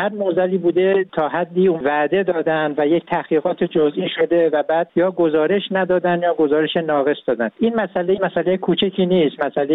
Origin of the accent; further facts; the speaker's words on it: Iran; من الان به عنوان یک ایرانی واقعا شرمنده ام که چرا حکومت کشورم این جور مسئله رو